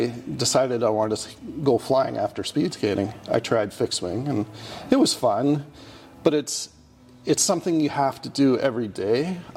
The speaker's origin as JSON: {"language": "English", "town": "Calgary", "region": "Alberta", "country": "Canada", "tie": "born or raised there", "said": "So for me, I grew up in Calgary in Parkdale and right at the Foothills Hospital."}